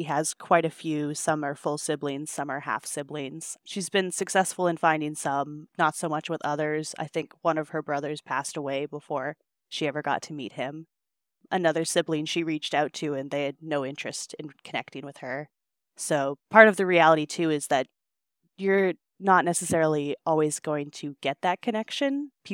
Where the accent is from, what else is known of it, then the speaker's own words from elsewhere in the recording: Anahim Lake, British Columbia, Canada; I am Olchaco Dene from Anaheim Lake. My mom was a 60 scoop survivor, so she was adopted from there.